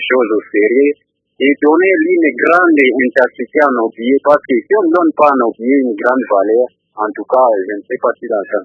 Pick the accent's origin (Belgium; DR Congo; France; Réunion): DR Congo; chez nous, au Congo